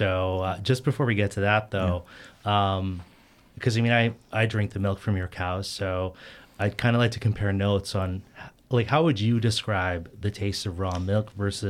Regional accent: Alberta, Canada; I grew up in Alberta, kind of in the countryside out there.

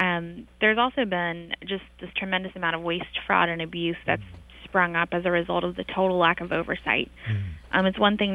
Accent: North Carolina, United States; in my home state of North Carolina, an official was found guilty of selling about $35,000 worth of M16s

